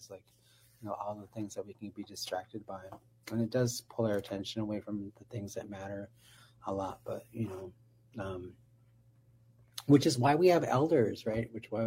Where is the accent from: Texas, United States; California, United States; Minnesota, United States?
Minnesota, United States; Minneapolis; I've been asked to talk about my experience about growing up in Minneapolis.